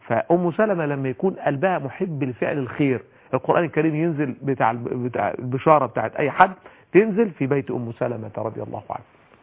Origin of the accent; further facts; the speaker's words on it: Egypt; في واحده بتقول والله انا ما اقدرش جوزي يتجوز عليا، عندنا في مصر كتير قوي الظاهره دي